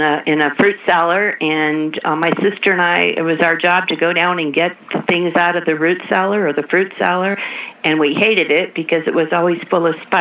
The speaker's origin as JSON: {"language": "English", "town": "Grand Rapids", "region": "Michigan", "country": "United States", "tie": "born or raised there", "said": "Yeah, I was born in Grand Rapids, Michigan."}